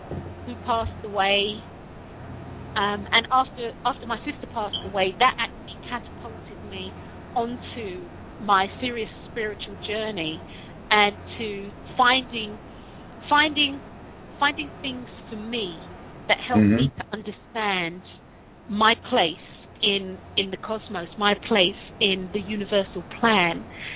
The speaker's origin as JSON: {"language": "English", "region": "London", "country": "United Kingdom", "lives_now": "Las Vegas, United States", "said": "Yeah, I'm from London, originally from London. I now make my home in Las Vegas in Nevada."}